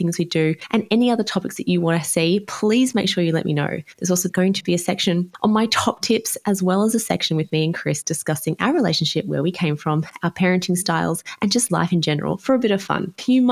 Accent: Canberra, Australian Capital Territory, Australia; So we grew up in Canberra and we grew up doing a lot of ballet.

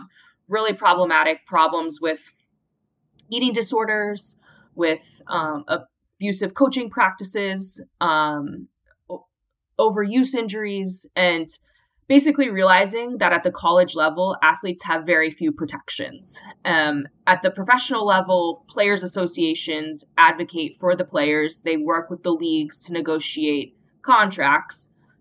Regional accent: Iowa, United States; So I grew up in Iowa in the mid-90s, and I just loved being outside with my brother and all the neighborhood kids.

